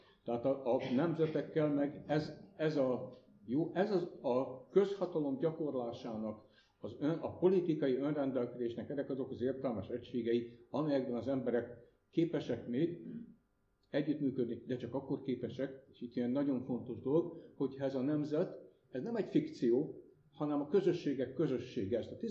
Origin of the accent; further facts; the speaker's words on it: Hungary; amitől úgy érezzük, hogy mi mégiscsak vagyunk valakik, amikor magyarok vagyunk